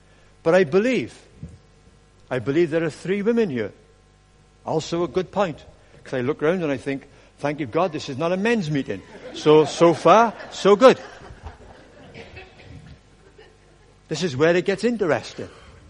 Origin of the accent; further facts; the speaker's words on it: Wales, United Kingdom; Well, don't be English because I'm Welsh, okay?